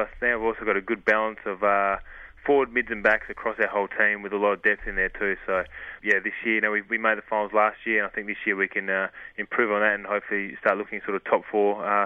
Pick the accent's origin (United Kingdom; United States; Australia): Australia; Perth, Western Australia; I'm originally from Perth